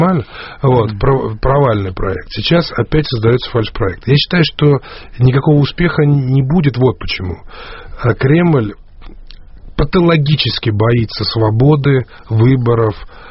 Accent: Sochi, Krasnodar Krai, Russia; в моем родном городе Сочи, на нее собираются потратить 15.

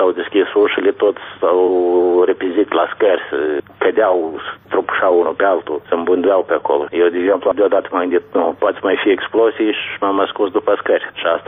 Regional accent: Moldova; Mie îmi pare că noi, ca moldoveni, încă nu putem să ne arătăm dignitatea noastră, mândria noastră.

